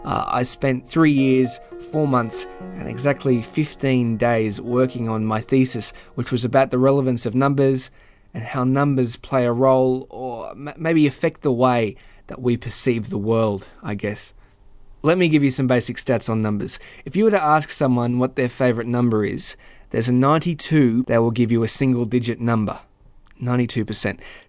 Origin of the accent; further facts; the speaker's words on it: Epping, New South Wales, Australia; but I'm originally from Epping in Sydney's northwest.